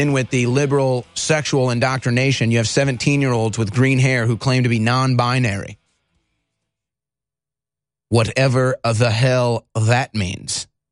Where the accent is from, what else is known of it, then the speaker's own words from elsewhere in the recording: St. Louis, Missouri, United States; real close to my hometown of St. Louis, bit of a kinship there.